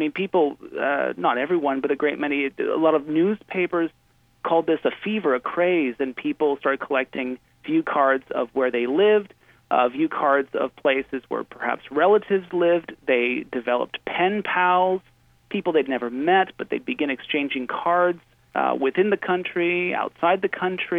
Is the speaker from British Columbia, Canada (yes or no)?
no; Peterborough, Ontario, Canada; I was in my hometown of Peterborough, Ontario, Canada